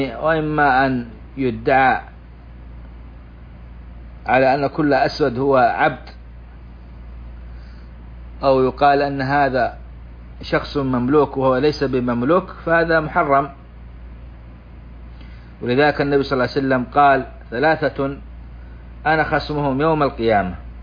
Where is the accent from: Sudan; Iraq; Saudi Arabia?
Saudi Arabia; عندنا في بلادنا السعودية